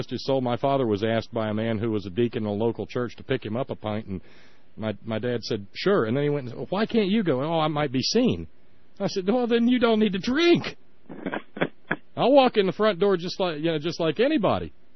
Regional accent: Alabama, United States; Oh, okay, well, I'm from the Shoals.

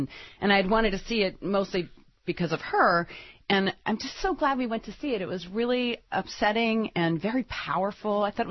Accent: Philadelphia, Pennsylvania, United States; born there; I was born in Chestnut Hill in Philadelphia to, right. like, you know, white middle-class parents the way I was

